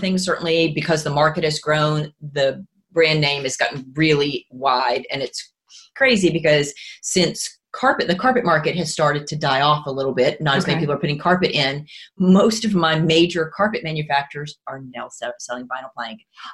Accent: Tybee Island, Georgia, United States; now in Hilton Head, United States; I was born and raised on Tybee Island, so not far from here. I'm a true local.

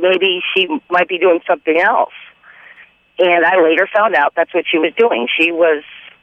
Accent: Arizona, United States; moved away as an adult; also born or lived in San Francisco; Back in 1994, when I was about 24 years old, I had a friend that I grew up with in Arizona, and she wanted me to move out there with her

